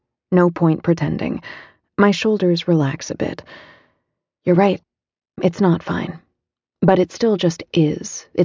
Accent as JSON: {"language": "English", "region": "East Coast", "country": "United States", "tie": "born or raised there", "said": "I grew up on the East Coast. I came from a small family of academics."}